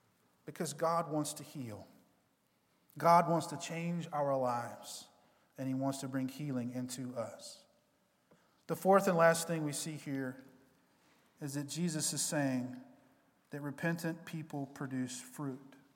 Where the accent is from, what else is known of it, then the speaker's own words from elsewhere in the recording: the South, United States; I've heard people say this a lot growing up in the South